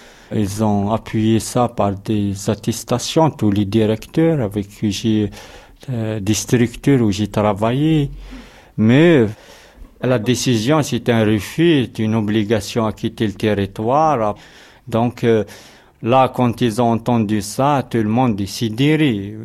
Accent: Béjaïa Province, Algeria; Moi, je suis Kabyle, bon, de la petite Kabylie, comme on dit ici, bon, la bougie. J'étais un enfant de la campagne, je viens d'un village d'Agmon, baigné dans la culture traditionnelle Kabyle, d'échange, de partage.

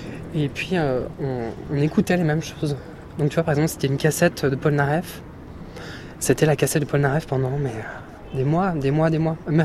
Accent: Lyon, Auvergne-Rhône-Alpes, France; En fait, quand j'étais petit, à Lyon, ma mère me faisait chanter devant d'autres adultes

